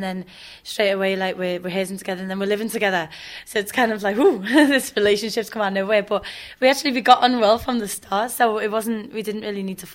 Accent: Liverpool, North West England, United Kingdom; Yeah, I'm from Liverpool, but I was living in London at the time

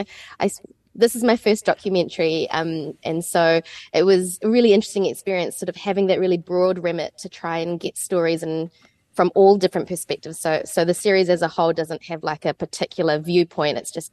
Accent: New Zealand; as a Malaysian Chinese New Zealander

